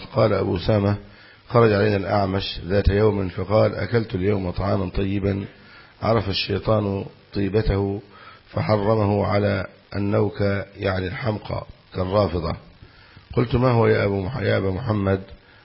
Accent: Egypt; يقولون هذا حرام عندنا في مصر

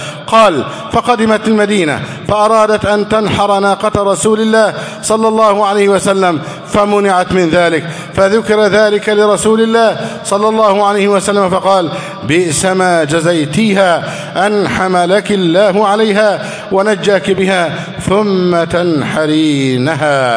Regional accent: Egypt; اللهم احفظ بلدنا مصر

